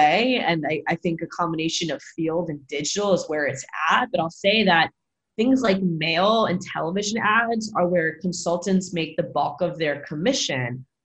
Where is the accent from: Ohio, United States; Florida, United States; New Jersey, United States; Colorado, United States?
Florida, United States; And I love this state. It's my home state.